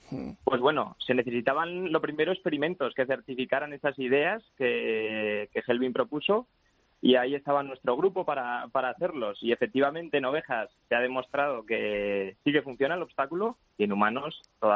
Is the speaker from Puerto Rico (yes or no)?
no; Pamplona, Navarre, Spain; como yo soy de Pamplona, ¿no?